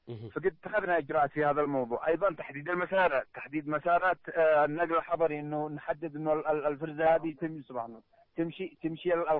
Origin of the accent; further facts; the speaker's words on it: Yemen; إلا عندنا في اليمن